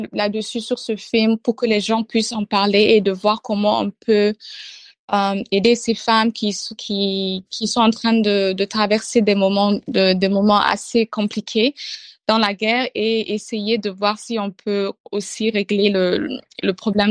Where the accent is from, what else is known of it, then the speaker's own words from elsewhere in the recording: Niger; Je viens du Sahara, bien sûr, comme je viens du Niger, donc ça m'a ramené chez moi au chaud dans le sable